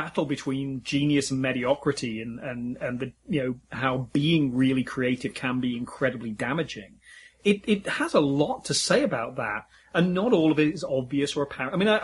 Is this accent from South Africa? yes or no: no; England, United Kingdom; Just because I'm English, don't look at me.